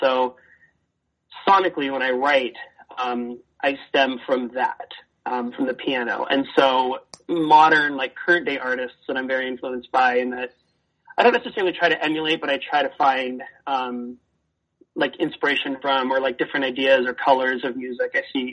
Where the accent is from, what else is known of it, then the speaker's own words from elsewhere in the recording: Oregon, United States; my family, even though I'm from Oregon, my grandparents are from the South